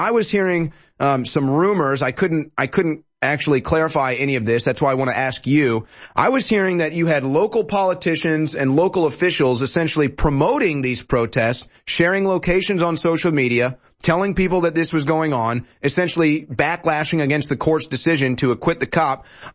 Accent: St. Louis, Missouri, United States; I don't know if Doug's aware of this, but I'm actually from St. Louis.

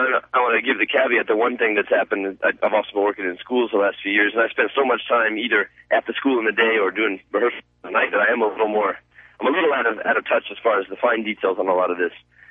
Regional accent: Denver, Colorado, United States; also born or lived in Dallas, United States / Nacogdoches, United States / Rhode Island, United States; I was born in Dallas, Texas, and lived in Nacogdoches for a brief stint, and then came up here to Denver, Colorado. Lived here the rest of my life, except for about 7 years in Rhode Island. And so I'm from Denver, basically.

